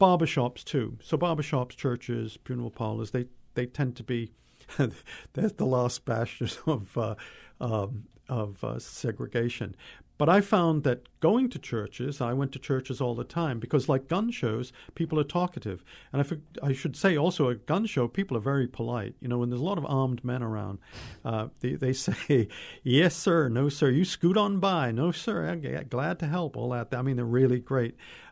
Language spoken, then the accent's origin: English; Cape Cod, Massachusetts, United States; in the summer, I live, in where I grew up, Cape Cod, Massachusetts, and where I love it.